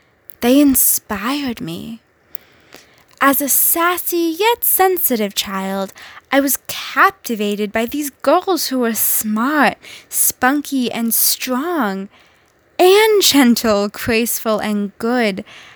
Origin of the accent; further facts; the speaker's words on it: Jersey Shore, Pennsylvania, United States; While my dad was working overtime at Trucklate, the local factory in my hometown in Pennsylvania, mom and I walked to the magical Jersey Shore Public Library.